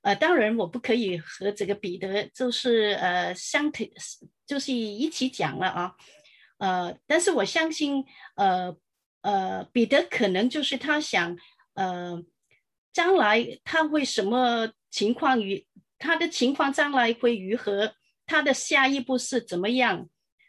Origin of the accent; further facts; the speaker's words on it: Hong Kong; now in United States; 我是从香港来的，来了美国超过one fourth of the century。我现在是在若歌教会的广东堂服事